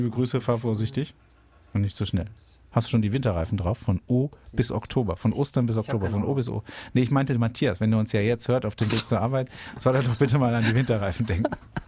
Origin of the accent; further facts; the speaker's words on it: Baden-Württemberg, Germany; Ist immer ein Feiertag bei uns in Baden-Württemberg.